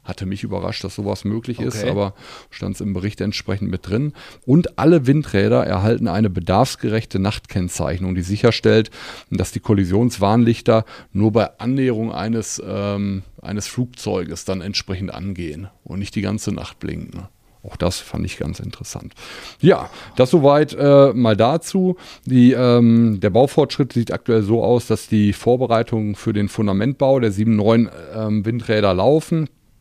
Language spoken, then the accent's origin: German; Reken, North Rhine-Westphalia, Germany; ich komme ja aus Regen, weil sowohl oder dieser Park zwischen Heiden und Regen ansässig ist.